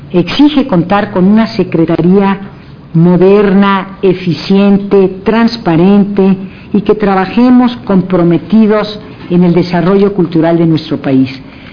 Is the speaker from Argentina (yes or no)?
no; Mexico; pero también como mexicana